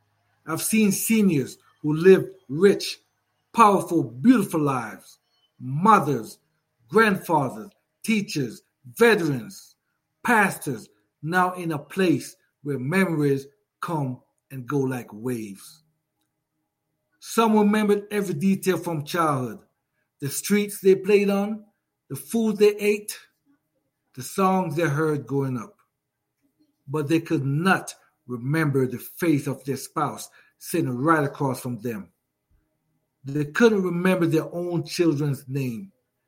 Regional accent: Jamaica; born there; because I was born in Jamaica

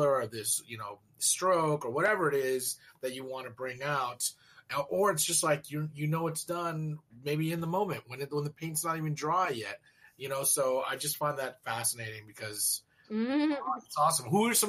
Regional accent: Arcadia, California, United States; I come from Arcadia, that's our city bird, girl.

